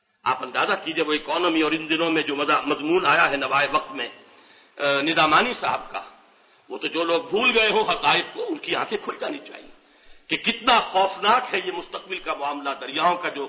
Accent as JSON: {"language": "Urdu", "country": "Pakistan", "said": "ہمارے ہاں میں یہ کہا کرتا ہوں کہ ہندوستان جس سے کٹ کر ہم ایک ملک بنے ہیں وہ بھی قومیتوں اور نسلوں کی ایک کھچڑی ہے."}